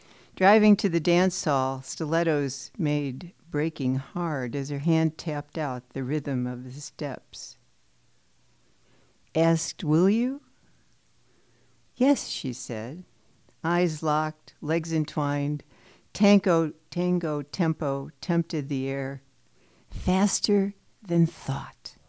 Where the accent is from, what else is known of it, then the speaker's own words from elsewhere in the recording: Chicago, Illinois, United States; also born or lived in Evanston; I grew up in Chicago, lived in Evanston forever. We sold the house in Evanston.